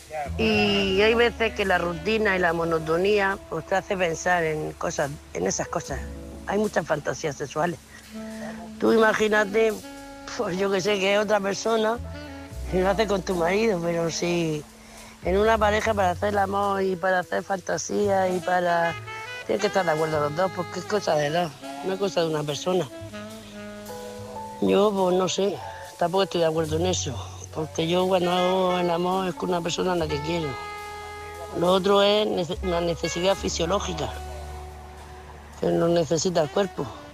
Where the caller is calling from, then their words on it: Murcia, Region of Murcia, Spain; de Murcia.